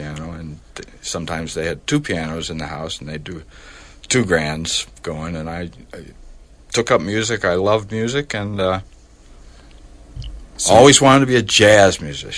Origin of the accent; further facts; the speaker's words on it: Rochester, New York, United States; born there; I was born in Rochester, New York